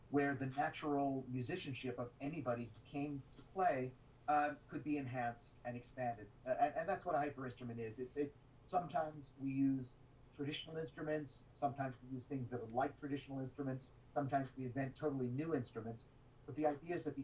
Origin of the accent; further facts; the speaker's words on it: New York, United States; I grew up in New York, and I kind of have a hybrid background.